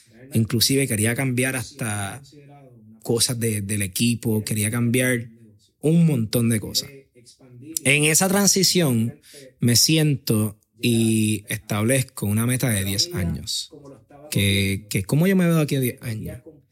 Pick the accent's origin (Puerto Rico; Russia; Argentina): Puerto Rico; Aguadilla; comencé en Aguadilla, literalmente, porque soy de Aguadilla, me crié en Aguadilla, y amo esa área.